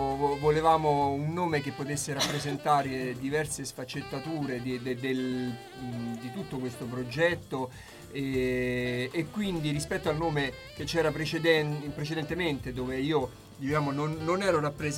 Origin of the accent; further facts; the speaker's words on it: Rome, Lazio, Italy; Sono semplicemente romano.